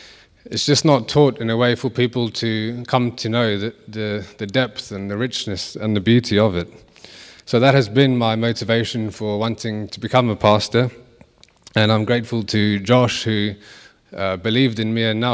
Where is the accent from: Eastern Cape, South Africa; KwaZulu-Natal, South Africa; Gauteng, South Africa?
KwaZulu-Natal, South Africa; Durban; in my hometown of Durban in South Africa. You can see a picture there of Durban. It's on the east coast of South Africa. It's the third biggest city.